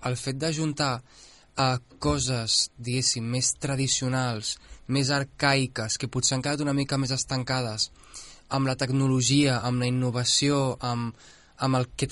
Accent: Catalonia, Spain; amb la situació que m'ha tocat, que sóc català i tal

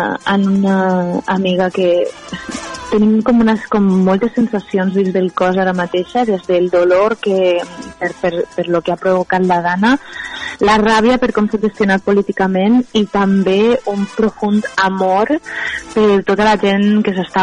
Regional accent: Valencian Community, Spain; està sent un moment difícil per als valencians i les valencianes, i estar lluny de la meva terreta ara mateixa és costós

